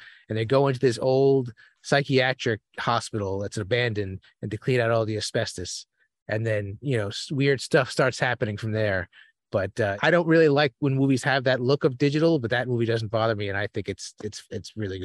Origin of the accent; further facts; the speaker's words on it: Manhattan, New York, United States; I'm from Manhattan, he's from Queens, so I'd go out there and hang out with him